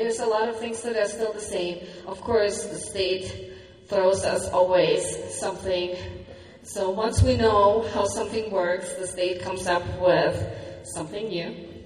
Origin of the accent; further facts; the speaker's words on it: Germany; English is a second language; moved away as an adult; now in Buffalo, United States; I'm originally from Germany. I came here in 2010 when my husband left the military, and we made Wyoming, especially Buffalo, our home.